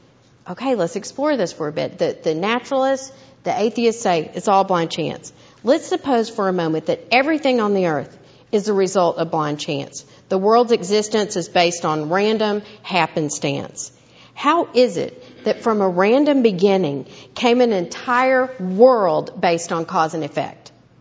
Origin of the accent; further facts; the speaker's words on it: Texas, United States; I'm from East Texas.